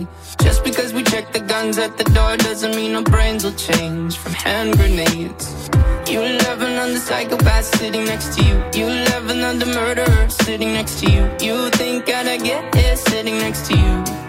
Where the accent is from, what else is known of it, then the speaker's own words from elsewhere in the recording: Copenhagen, Capital Region of Denmark, Denmark; Ja, nu er jeg selv fra Amager.